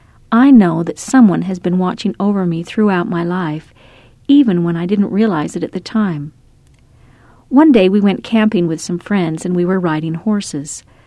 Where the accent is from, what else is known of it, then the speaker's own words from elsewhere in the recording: Sandy, Utah, United States; When I was a boy growing up in Sandy, Utah, my three brothers and I learned to work hard.